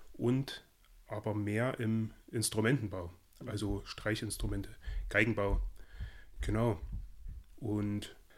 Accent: Bad Brambach, Saxony, Germany; in Bad Brambach zu bleiben, wo ich herkomme, also wo ich herstamme.

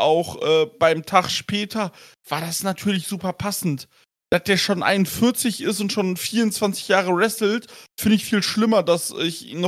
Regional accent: Canada; komme ich auch aus Kanada.

